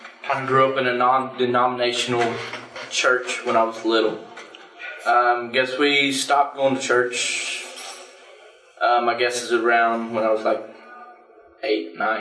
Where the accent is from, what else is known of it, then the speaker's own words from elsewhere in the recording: Mesquite, Texas, United States; from Mesquite, from Dallas area in Texas. I grew up mostly in the Dallas area.